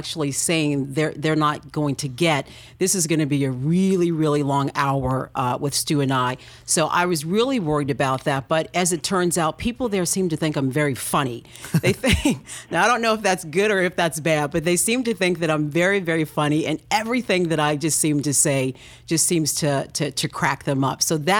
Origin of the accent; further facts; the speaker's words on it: United States; And I think maybe I'm saying that because I'm an American, or maybe I'm saying that because I'm an American journalist.